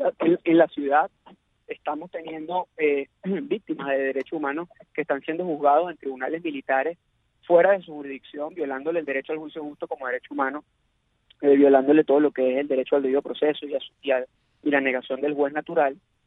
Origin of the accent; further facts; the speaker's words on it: Caracas, Capital District, Venezuela; estoy en mi ciudad natal, estoy en mi ciudad donde soy, en Caracas, estoy en Lechería, estaba en Suárez